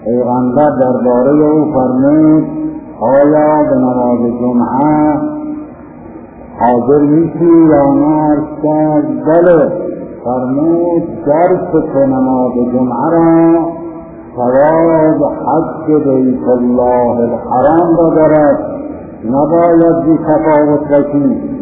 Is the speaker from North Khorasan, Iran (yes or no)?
no; Khomeyni Shahr, Isfahan, Iran; در خود خمینی شهر خودمون که ولادت من در اینجا بوده که در اصفهان